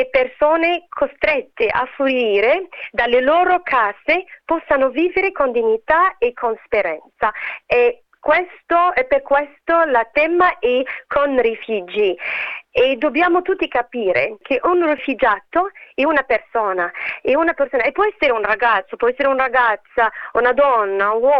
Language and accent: Italian; Morocco; Italian is a second language; now in Australia; sono marocchina, venuto in Australia 5 anni fa e come mai parlo italiano? Facevo il teatro italiano prima e lavoravo prima con l'azienda Lavazza, quindi lavoravo in Marocco e poi in Italia.